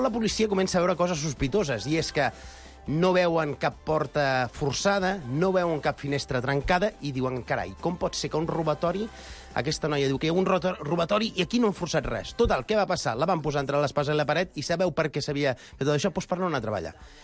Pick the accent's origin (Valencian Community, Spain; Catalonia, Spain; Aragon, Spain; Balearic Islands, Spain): Catalonia, Spain; Barcelona; natal sóc de Barcelona.